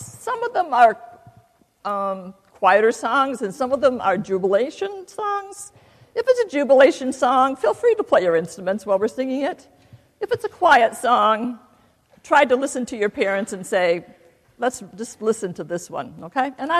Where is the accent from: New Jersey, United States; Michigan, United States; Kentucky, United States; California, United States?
Michigan, United States; Farmington; In the traditional sense, I can say that I'm a Michigander. I was born in Michigan. In fact, I was born in Farmington.